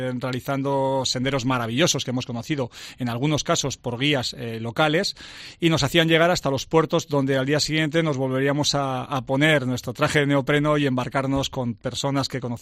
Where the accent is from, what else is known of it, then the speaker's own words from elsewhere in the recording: Bilbao, Basque Country, Spain; como buen bilbaíno